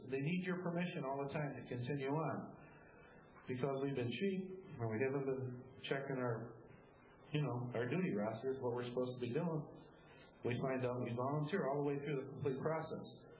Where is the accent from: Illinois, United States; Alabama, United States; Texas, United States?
Illinois, United States; Chicago; I'm from Chicago.